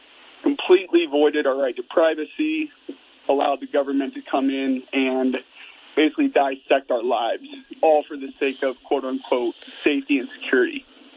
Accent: Montana, United States; I mean, I grew up in America. I'm born and raised Montanan. I grew up Republican.

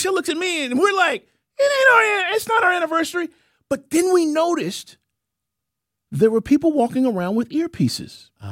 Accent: Atlanta, Georgia, United States; oh, we're from Atlanta.

